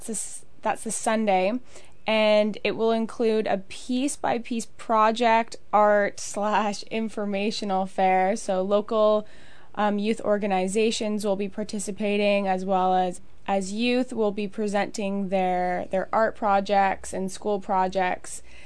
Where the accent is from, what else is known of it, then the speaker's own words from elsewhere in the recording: California, United States; also born or lived in Toronto; now in Vancouver, Canada; I'm from all over Canada and the United States. I was born in Toronto, grew up in California, came to Vancouver.